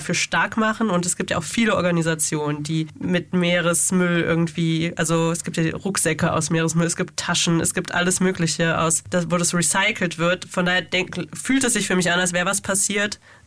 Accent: North Rhine-Westphalia, Germany; Ich komme ja aus NRW

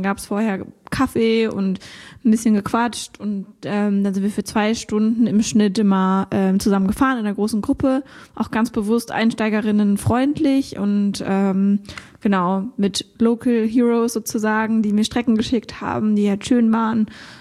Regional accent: Konstanz, Baden-Württemberg, Germany; oder halt in meiner alten Heimat Konstanz.

